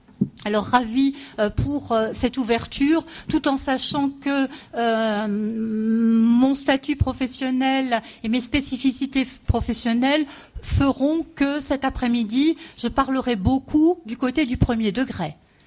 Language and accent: French; Hauts-de-France, France; J'interviens souvent, puisque je viens du Nord.